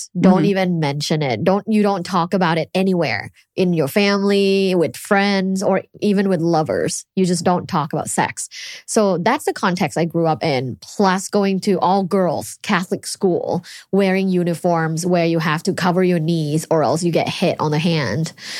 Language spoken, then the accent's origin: English; Thailand; English is a second language; So I grew up in Thailand and I went to an all-girls Catholic school.